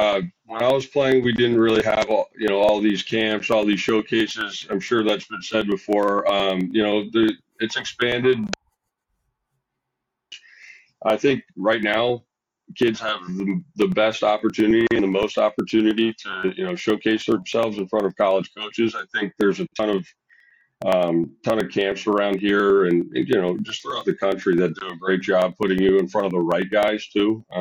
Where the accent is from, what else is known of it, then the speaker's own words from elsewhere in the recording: Baltimore, Maryland, United States; I'm from Baltimore, Maryland. I moved up here in the fall of 2012 for my freshman year, and I have been here ever since.